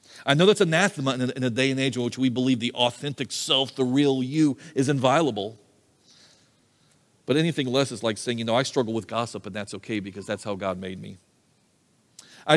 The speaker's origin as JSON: {"language": "English", "country": "United States", "said": "I think as an American, in our kind of culture, our kind of value system"}